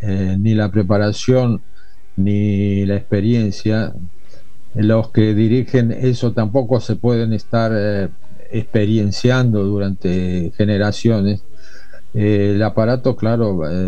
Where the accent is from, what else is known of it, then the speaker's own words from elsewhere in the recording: Buenos Aires, Argentina; el oeste de la ciudad, de donde yo soy, la Plaza de Flores, y de ahí para el oeste, Floreste y Liniers.